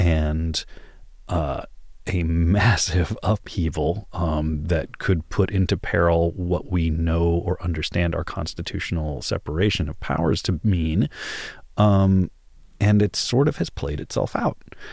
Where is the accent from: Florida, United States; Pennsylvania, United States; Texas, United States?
Texas, United States; I mean, I grew up in Texas, but I was never a Texan, you know. I wasn't born there. That means I'm not a Texan.